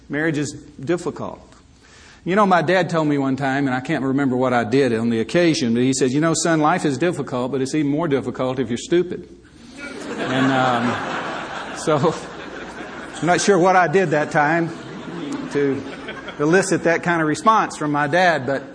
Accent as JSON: {"language": "English", "region": "Alabama", "country": "United States", "moved": "as an adult", "lives_now": "California, United States", "said": "I'm from Alabama, and you probably picked that up. That most people ask me if I'm from Texas, and I say I'm from the Alabama part of Texas. So even though we've been in California for 27 years"}